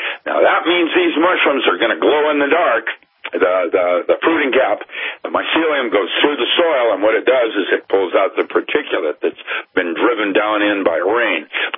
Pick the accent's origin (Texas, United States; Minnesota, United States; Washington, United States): Washington, United States; Seattle; Hanford has always been in my awareness because I grew up in Seattle